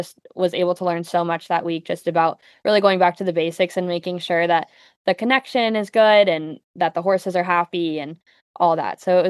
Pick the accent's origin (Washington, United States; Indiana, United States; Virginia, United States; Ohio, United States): Washington, United States; moved away as an adult; now in Encinitas, United States; I am a 24-year-old dressage rider. I'm originally from Washington and have moved here about 6 years ago.